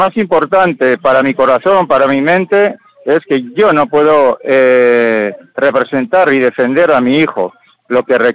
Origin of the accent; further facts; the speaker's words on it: Oñati, Basque Country, Spain; les corresponde los mismos derechos que todos los habitantes de Oñati, de mi pueblo, de Euskal Herria